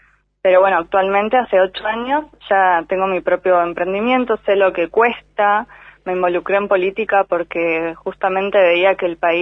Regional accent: Comodoro Rivadavia, Chubut, Argentina; soy nacida y criada en Comodoro.

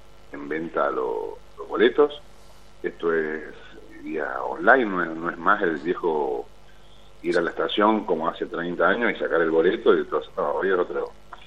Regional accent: Palmira, Mendoza, Argentina; conozco a mi pueblo, conozco a mi departamento, conozco a mi Palmira, lo conozco de verdad. Por suerte, mis viejos viven pegados a la estación de ferrocarril de Palmira.

